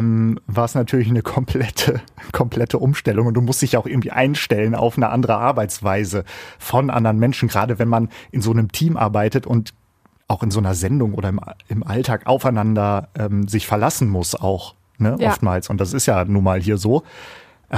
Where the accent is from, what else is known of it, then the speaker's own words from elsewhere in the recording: Northern Germany, Germany; Ich bin Norddeutscher